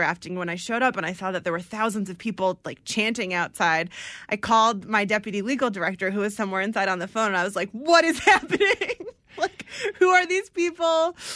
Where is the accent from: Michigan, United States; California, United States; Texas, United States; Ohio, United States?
California, United States; I grew up in the East Bay in California, so we were really surrounded by immigrants.